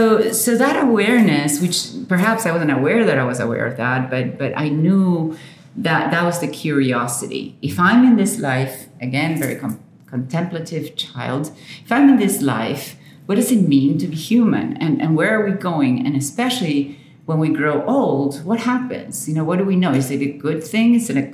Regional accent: Santa Rosa, La Pampa, Argentina; So I was born in Argentina in La Pampa, Santa Rosa.

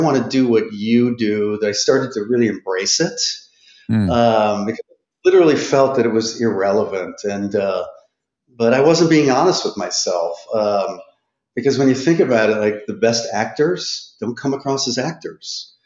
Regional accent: Chicago, Illinois, United States; No. I'm originally from Chicago. So grew up in Chicago.

